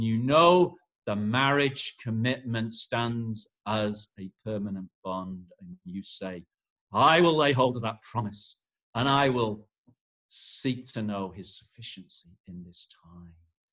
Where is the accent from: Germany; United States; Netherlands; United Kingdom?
United Kingdom; Knutsford, North West England; born there; I was born in Knutsford in Cheshire.